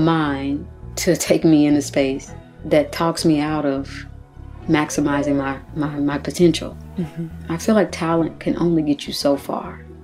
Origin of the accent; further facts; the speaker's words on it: United States; I love being American. I love being, you know, born here and having roots here.